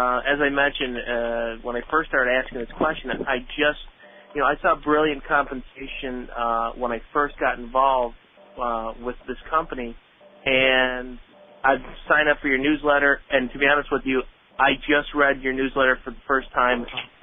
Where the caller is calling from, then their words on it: Buffalo, New York, United States; I'm calling from Buffalo, New York.